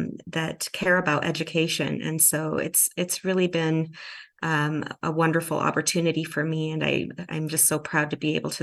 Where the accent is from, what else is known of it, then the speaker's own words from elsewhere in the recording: Washington, United States; English is a second language; also born or lived in El Paso, Texas; I was born in El Paso, Texas, and we were a migrant family. My dad had to move to Washington when there was no work there, and he later came and retrieved his family, and that's how we ended up in the Northwest.